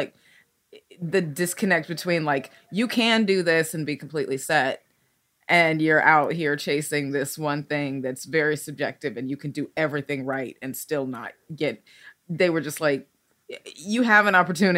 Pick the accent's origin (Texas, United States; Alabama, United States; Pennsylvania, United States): Texas, United States; South Texas is where I grew up. Yeah. And my parents from Nigeria, but we grew up in South Texas.